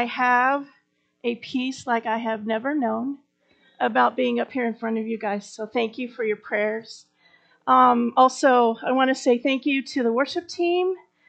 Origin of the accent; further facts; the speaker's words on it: Kansas, United States; now in Alaska, United States; I'm from Kansas, coming to Alaska. This is like a huge adventure for me.